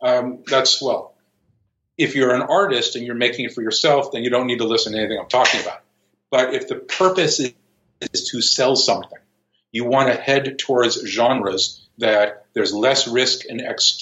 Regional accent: Los Angeles, California, United States; I grew up around Westwood Village where all the premieres were.

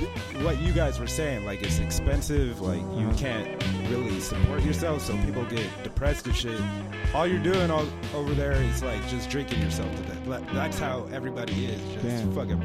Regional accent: California, United States; I'm from California.

